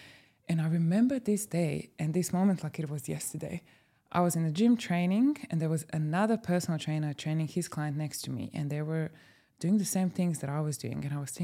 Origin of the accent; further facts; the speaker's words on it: Croatia; English is a second language; moved away as an adult; now in London, United Kingdom; And then I went back to Croatia, and I knew that I want to move out of my hometown, and I'm grateful that I have had the opportunity to move to London. So I packed my whole life in one suitcase and moved to London.